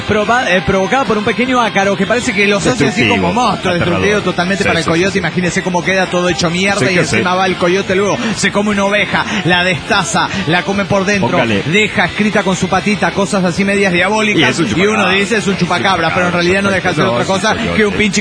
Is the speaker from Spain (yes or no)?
no; Potosí, Bolivia; Hola amigos … de Potosí, Bolivia.